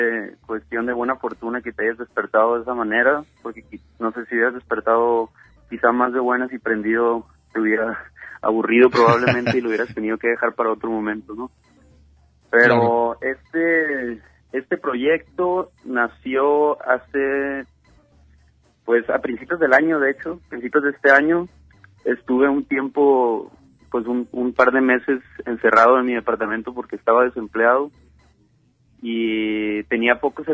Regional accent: Mazatlán, Sinaloa, Mexico; un amigo mío que también es de Mazatlán, yo soy de Mazatlán

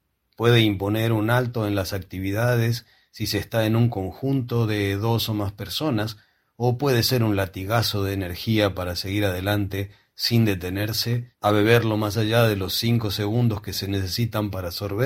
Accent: Argentina; Pero en el caso de los argentinos, venimos ya entrenados, como los mexicanos con el picante.

